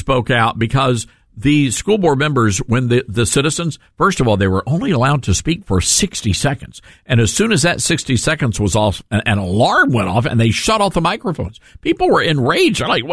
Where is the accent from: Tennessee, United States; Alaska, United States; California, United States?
Tennessee, United States; Memphis; I just want Memphis, Tennessee, my hometown, to be a national example of how you can come back from hell.